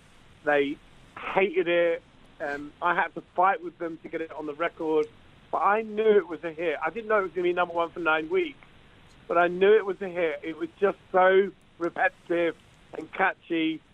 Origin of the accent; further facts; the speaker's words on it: London, United Kingdom; born there; My dad's family are from Turles, and my mum is from Dublin. I was born in London, but I was raised very much in a kind of Irish atmosphere